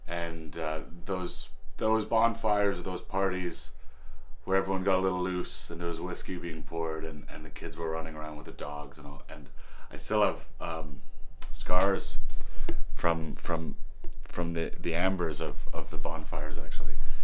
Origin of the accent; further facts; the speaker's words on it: Whitehorse, Yukon, Canada; I'm from Whitehorse, Yukon.